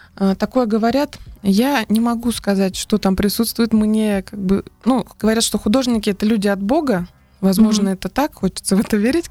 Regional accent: Ulan-Ude, Buryatia, Russia; Я родилась и живу в Бурятии, в Улан-Удэ.

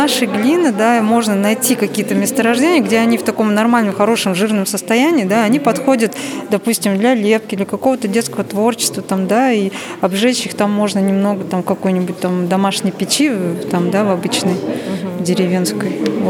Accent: Ulan-Ude, Buryatia, Russia; born there; я корни акинские, вот, наполовину иркутские. Вот. А так я сама родилась в Улан-Удэ.

